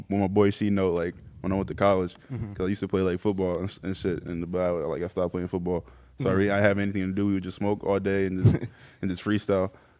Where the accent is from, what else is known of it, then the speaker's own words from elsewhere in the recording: New Haven, Connecticut, United States; I'm from New Haven. I rap, technically sing bad, and I don't know, just make music.